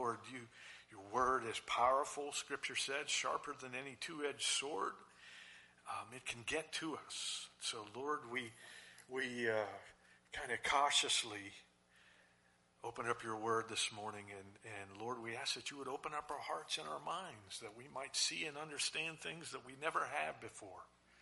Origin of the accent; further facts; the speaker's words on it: Pennsylvania, United States; But right now I want to tell you a little story about my hometown. May 31st, 1889 was one more in a series of rainy days on the west slope of the mountains in southwest Pennsylvania.